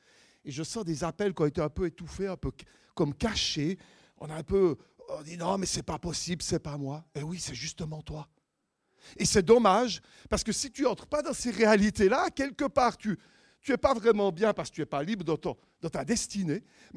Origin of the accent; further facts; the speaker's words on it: Switzerland; écoutez, je suis suisse. Si vous ne comprenez pas ma langue, bougez la main, ok?